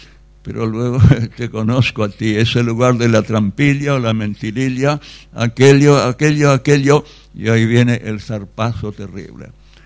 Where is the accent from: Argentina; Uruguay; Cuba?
Argentina; Buenos Aires; born there; Sabéis que yo nací en Buenos Aires